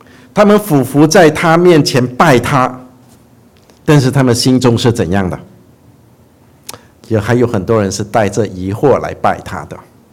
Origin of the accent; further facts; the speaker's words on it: Brunei; 我是在文莱出生的，然后我们住的那个小城市呢是个非常小的镇啊，然后呢我们住的那个在城那个小城市里面呢，我们住的住我们家呢当时是住在一个小村